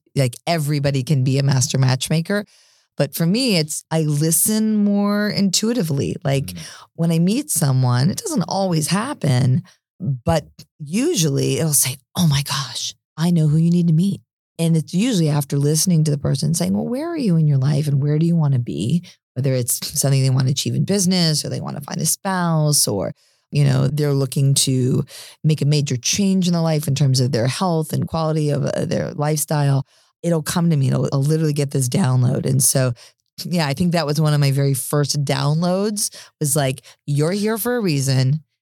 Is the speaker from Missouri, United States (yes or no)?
no; Texas, United States; I grew up in Texas